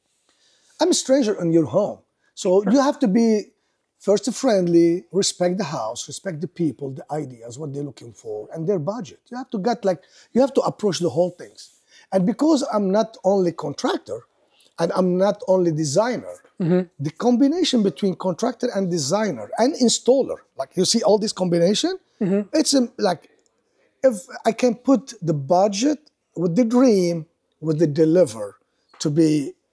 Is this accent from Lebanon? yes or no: yes; Lebanon; English is a second language; moved away as an adult; now in United States; So because I'm coming from Lebanon, I'm an architect. I'm gonna be architect in America.